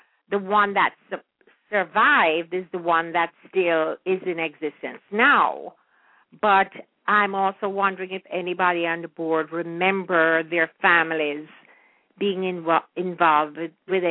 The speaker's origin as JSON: {"language": "English", "country": "Jamaica", "tie": "born or raised there", "said": "a lot of things that we even enjoyed in our time growing up in Jamaica, we really never know the depth"}